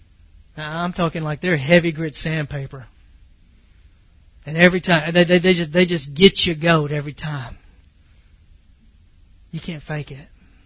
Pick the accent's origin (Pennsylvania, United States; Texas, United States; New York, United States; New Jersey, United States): Texas, United States; I mean, I grew up in East Texas. I was not churched, and I'm thankful for that.